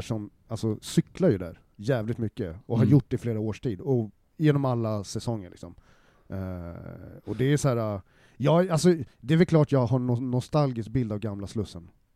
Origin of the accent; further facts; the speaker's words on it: Gothenburg, Västra Götaland County, Sweden; som göteborgare